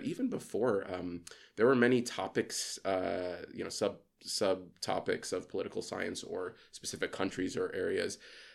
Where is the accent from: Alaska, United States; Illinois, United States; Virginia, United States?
Illinois, United States; Chicago; I went to school in Southern Illinois. I grew up in Chicago, went to school in Southern Illinois.